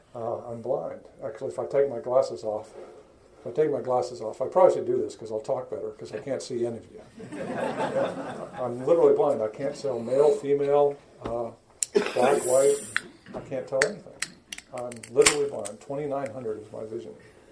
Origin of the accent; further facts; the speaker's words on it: Huntsville, Alabama, United States; Growing up in Huntsville, Alabama, and my dad came to Alabama in 1965 with the Apollo program.